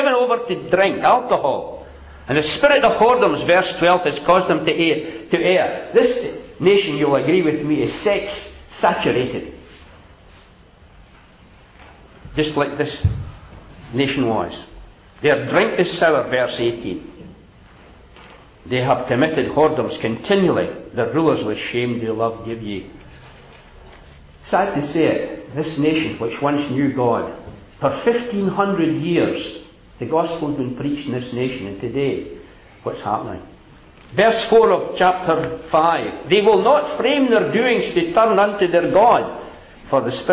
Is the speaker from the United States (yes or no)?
no; Blackwood, Wales, United Kingdom; she became a teacher, a primary teacher at a school I was brought up in Blackwood.